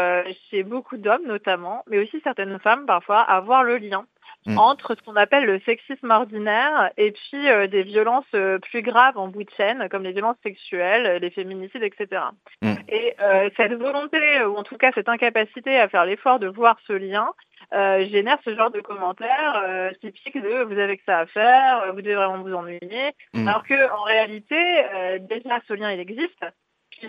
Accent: Villefranche-sur-Saône, Auvergne-Rhône-Alpes, France; J'ai grandi à Villefranche-sur-Saône et alentour.

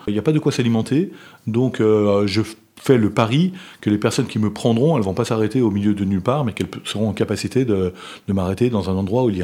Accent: Richard Toll, Saint-Louis, Senegal; moved away as an adult; now in France; lorsque je suis parti, bien évidemment, quand j'ai quitté le Sénégal en 94, il n'y avait évidemment pas Internet. Et Richard Toll, c'est une toute petite ville.

